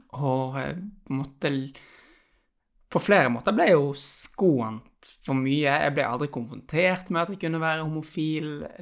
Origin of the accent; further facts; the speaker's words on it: Bergen, Vestland, Norway; also born or lived in Levanger; Jeg har vokst opp I Bergen